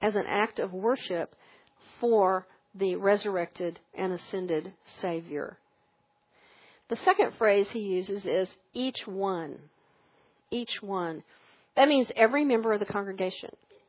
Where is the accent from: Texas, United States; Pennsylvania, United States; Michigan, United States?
Texas, United States; Alpine; the taxes were not part of the house payment because we never did that growing up in Alpine